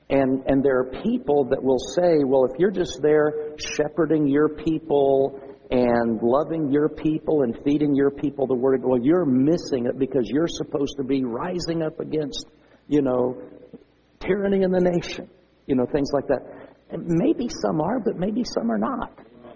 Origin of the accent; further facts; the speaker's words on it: United States; I mean, I'm an American. I bleed red, white, and blue. I love our country, you know, all that.